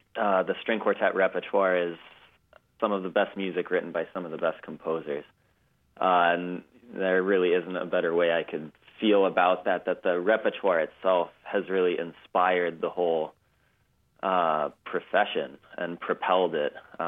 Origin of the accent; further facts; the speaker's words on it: Bellingham, Washington, United States; I grew up in Bellingham, a little bit north of Seattle, for those that don't know where it is.